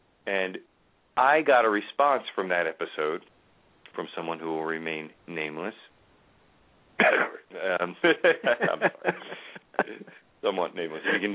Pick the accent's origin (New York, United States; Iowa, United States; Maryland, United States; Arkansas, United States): Maryland, United States; Baltimore; I'm from Baltimore.